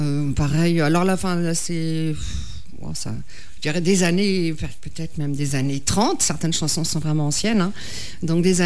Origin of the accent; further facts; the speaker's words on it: Paris, Île-de-France, France; born there; Oui, je suis née à Paris.